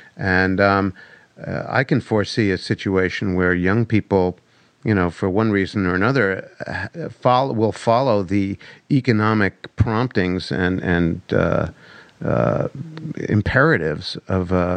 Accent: New York City, New York, United States; I grew up in New York City, but not Williamsburg.

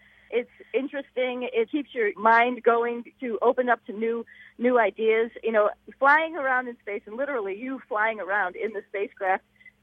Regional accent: Ohio, United States; born there; I met Neil Armstrong because I was born in Ohio.

